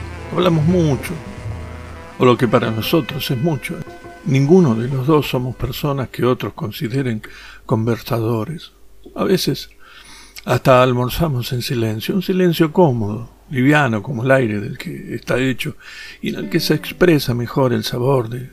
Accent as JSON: {"language": "Spanish", "country": "Argentina", "tie": "born or raised there", "said": "A mí, que nací y me crié en Argentina, me da pereza buscar palabras en el diccionario."}